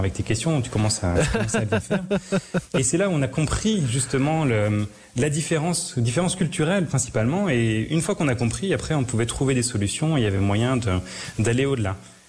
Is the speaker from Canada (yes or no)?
no; France; en tant que Français, ben voilà, j'aime bien discuter, j'aime bien poser des questions.